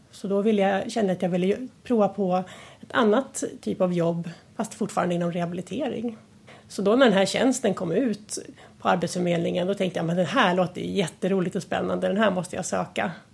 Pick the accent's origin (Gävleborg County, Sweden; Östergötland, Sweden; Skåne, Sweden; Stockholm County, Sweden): Stockholm County, Sweden; Stockholm; accent: Stockholm dialect mixed with Hälsingland dialect; now in Hälsingland, Sweden; i grund och botten så är jag från Stockholm och det brukar höras med min dialekt. Även om den är lite blandad med lite hälsingemål. Och, för det är där jag bor i dagsläget då, i Hälsingland.